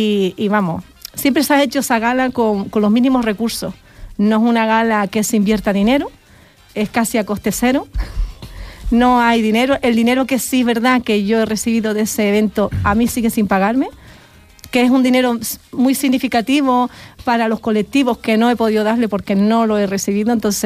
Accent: Puerto del Rosario, Canary Islands, Spain; yo nací en Puerto, aquí en Puerto de Rosario, y me crié en las escuevas.

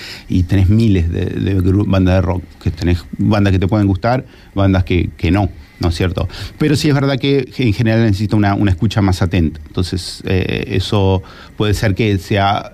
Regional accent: Argentina; also born or lived in Germany / Austria; now in Fuerteventura, Spain; soy de Argentina, pero estuve mucho tiempo en Alemania, en Austria, y viajando mucho.

